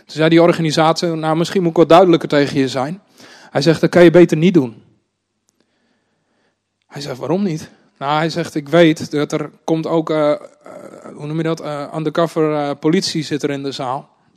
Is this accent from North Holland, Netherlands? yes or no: yes; North Holland, Netherlands; now in Groningen, Netherlands; Ik kom zelf uit Noord-Holland.